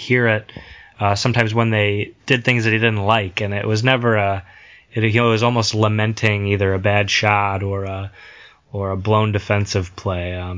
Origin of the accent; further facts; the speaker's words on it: Toledo, Ohio, United States; I'm from Toledo, so I grew up watching Pistons games.